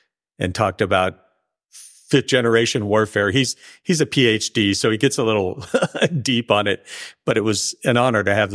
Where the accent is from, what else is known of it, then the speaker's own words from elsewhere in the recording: Pacific Northwest, United States; I grew up in the Northwest where, you know, king salmon.